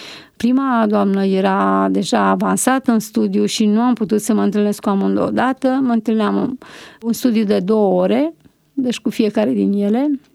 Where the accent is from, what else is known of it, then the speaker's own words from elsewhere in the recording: Băicoi, Prahova, Romania; a venit și la Băicoi, acolo de unde sunt eu, de unde locuiam atunci.